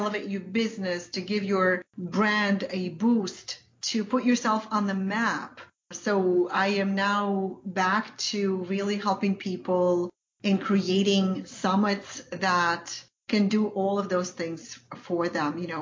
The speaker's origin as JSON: {"language": "English", "country": "Ukraine", "moved": "as an adult", "said": "You know, I came from Ukraine as a classical music teacher, and I had to change my profession so that I could actually support my family here."}